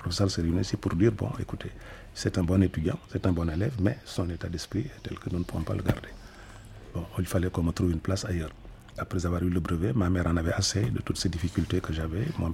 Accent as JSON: {"language": "French", "region": "Kaolack", "country": "Senegal", "tie": "born or raised there", "said": "quand j'étais jeune à Kaolack"}